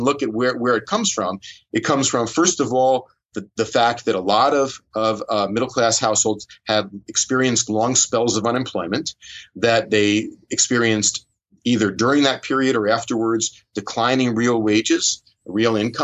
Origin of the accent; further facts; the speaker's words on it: New York, United States; and I'm a New Yorker, so it's not like I resent the fact that New York is booming.